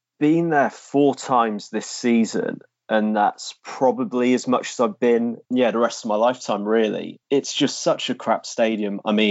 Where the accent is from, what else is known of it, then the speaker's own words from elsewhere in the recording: South East England, United Kingdom; I grew up 10 miles outside of Oxford.